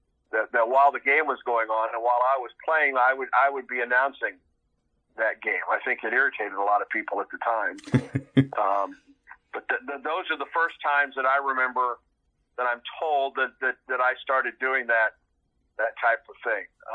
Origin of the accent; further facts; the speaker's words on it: Illinois, United States; now in Auburn, United States; She was from Chicago. I was from Southern Illinois. We had met in Carbondale and moved to the Auburn-Opelika area.